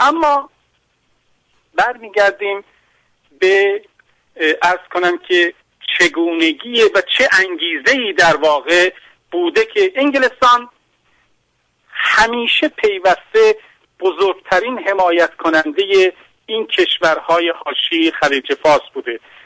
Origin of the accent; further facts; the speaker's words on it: Iran; من عرض کنم به عنوان یک ایرانی ناسیونالیست و ملیگرا